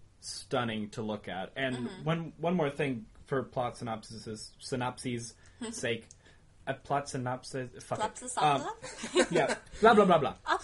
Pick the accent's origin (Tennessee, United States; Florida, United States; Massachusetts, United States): Tennessee, United States; I'm from Middle Tennessee. That's the normal part.